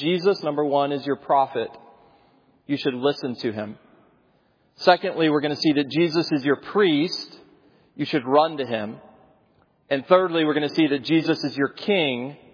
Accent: Indiana, United States; I grew up in Indiana and got to see some snow.

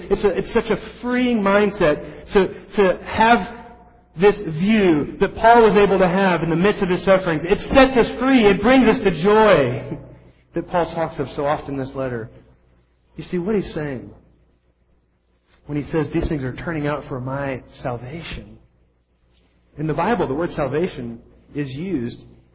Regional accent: Peoria, Illinois, United States; I grew up outside of Peoria, Illinois.

